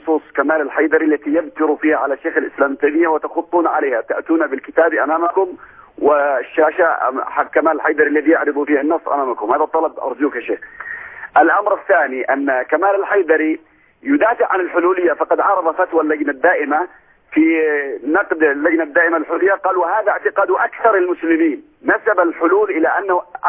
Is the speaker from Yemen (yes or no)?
yes; Yemen; لتحرق سمعته عند كثير من الناس عندنا في اليمن وغيرها